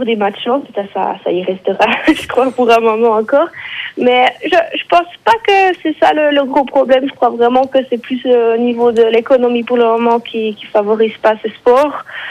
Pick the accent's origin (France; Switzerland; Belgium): Switzerland; Bern; accent: prévôtois; Accent prévôtois, naturellement. Celui-là, on ne peut pas le remplacer.